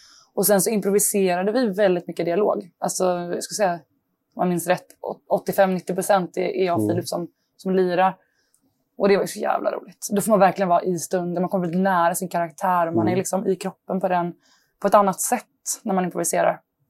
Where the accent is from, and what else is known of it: Västra Götaland County, Sweden; born or raised there